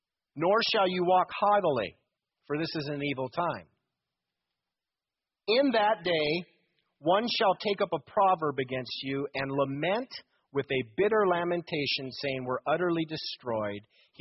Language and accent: English; United States; I'm an American